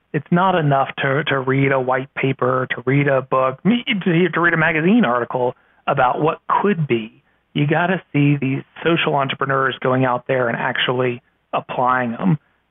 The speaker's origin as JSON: {"language": "English", "region": "Virginia", "country": "United States", "said": "My home state of Virginia is arguing it as well as several others are as well."}